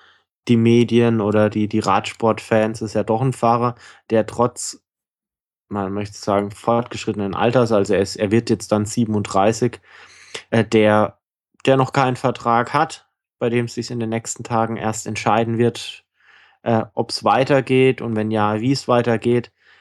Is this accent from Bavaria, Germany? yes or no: yes; Bayreuth, Bavaria, Germany; Mai, Juni habe ich so den einen oder anderen Termin in meiner alten Heimat Bayreuth.